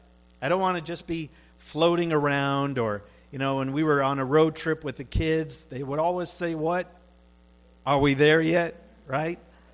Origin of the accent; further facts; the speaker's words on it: Minnesota, United States; now in New York City, United States; I was born and raised in Minnesota. I never thought that I would be pastoring in New York City.